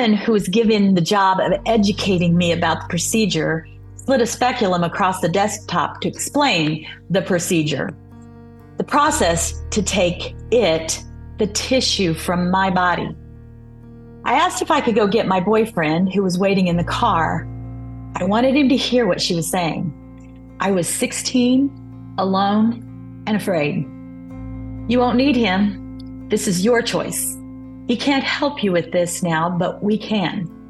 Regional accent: Florida, United States; I'm from Florida. I was raised in a very loving home.

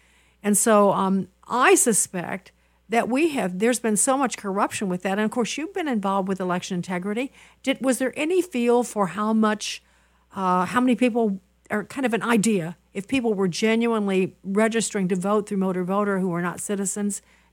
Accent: Chicago, Illinois, United States; You know, I'm from Chicago, Cleta

